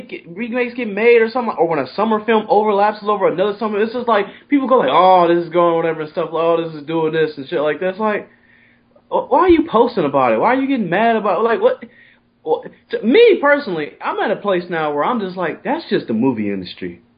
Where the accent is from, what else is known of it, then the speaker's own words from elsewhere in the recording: Compton, California, United States; If anything, I was growing up in Compton, I was raping somebody else's childhood at that time, so.